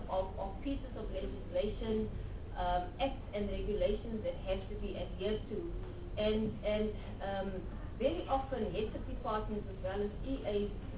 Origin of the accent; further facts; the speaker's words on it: Northern Cape, South Africa; I am from the Northern Cape, which is where I'm based. I'm a provincial-based commissioner.